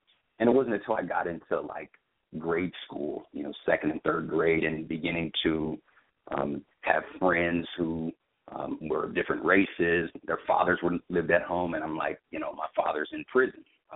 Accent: Kansas City, Missouri, United States; also born or lived in Des Moines, Iowa; I was born in Des Moines, Iowa, but raised in Kansas City, Missouri.

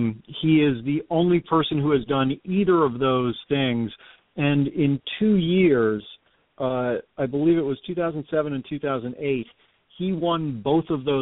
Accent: New England, United States; I grew up in New England, so I enjoy having fires a lot.

